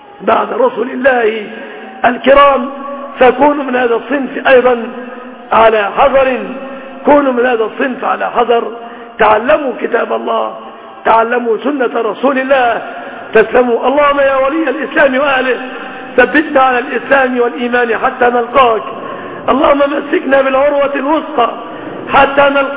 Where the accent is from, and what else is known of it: Egypt